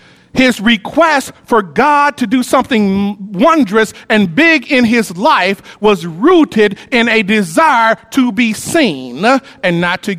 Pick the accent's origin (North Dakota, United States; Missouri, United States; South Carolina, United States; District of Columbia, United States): Missouri, United States; Wellston; I'm so glad I was raised in Wellston. Harlem in New York terms.